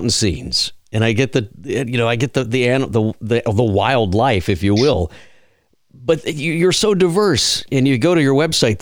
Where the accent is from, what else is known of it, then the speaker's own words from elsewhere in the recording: Texas, United States; I grew up down in South Texas, live in Georgia now